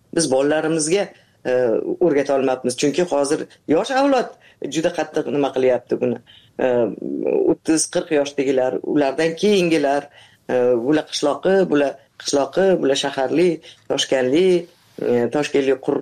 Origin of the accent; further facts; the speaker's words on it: Tashkent, Uzbekistan; Ha, men toshkentda tug'ilib o'sganman. Ha, toshkentda.